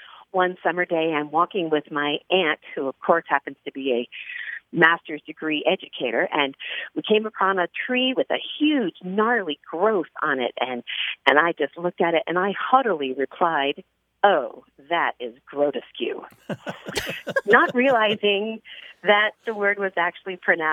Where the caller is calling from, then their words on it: Newbury Park, California, United States; I'm calling from Newbury Park, California.